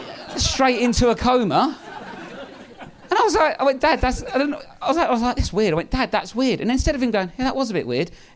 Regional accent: Lewisham, London, United Kingdom; I'm from Southeast London, Lewisham.

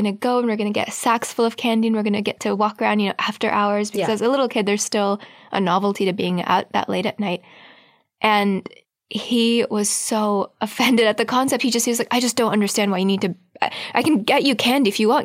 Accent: Pakistan; Being Pakistani

